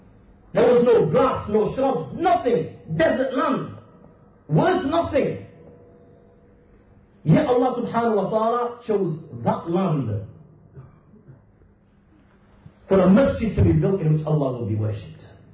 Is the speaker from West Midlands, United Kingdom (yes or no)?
no; Bradford, Yorkshire and the Humber, United Kingdom; Mawlana is originally from Blackburn. I'm from Bradford.